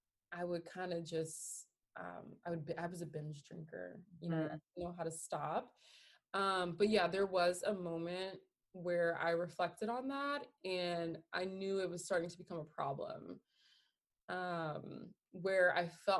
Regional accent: New Orleans, Louisiana, United States; I grew up, both sides of my family are also heavy drinkers. Mm-hmm. We're originally from New Orleans.

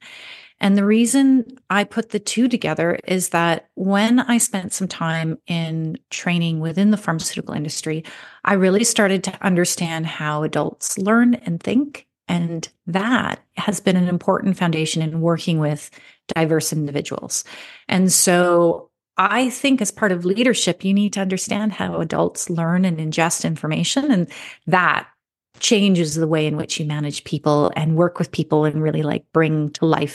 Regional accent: Alberta, Canada; also born or lived in Ontario; So I'm a proud Alberta girl, but no, I was born in Ontario and I came back to Ontario. And so, yeah, I'm in Ontario right now.

